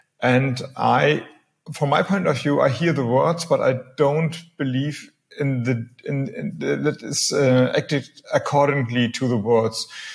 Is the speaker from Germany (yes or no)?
yes; Flensburg, Schleswig-Holstein, Germany; when I look to our neighbor country, Denmark, I'm from Flensburg, so I have a very, I see what's happening there.